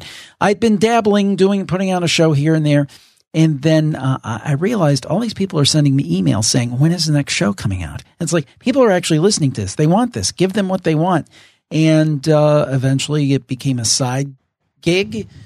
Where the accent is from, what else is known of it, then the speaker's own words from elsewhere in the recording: Ohio, United States; we both, totally coincidentally, we're from Northern Ohio here